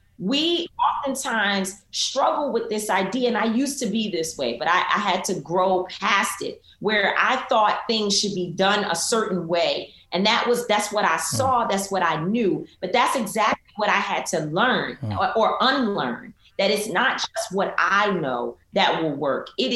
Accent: New York City, New York, United States; We were raised in Harlem. I was raised in Harlem.

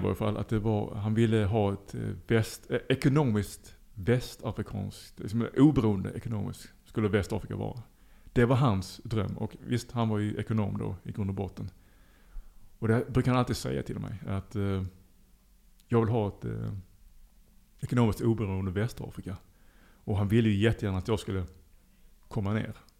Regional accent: Lund, Skåne, Sweden; born there; Jag är så tacksam över att jag är född i Lund.

